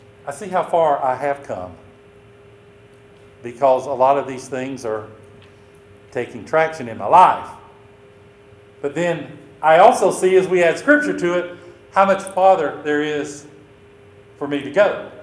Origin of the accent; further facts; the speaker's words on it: Louisiana, United States; I guess this is a carryover from growing up in Louisiana, keep it between the ditches.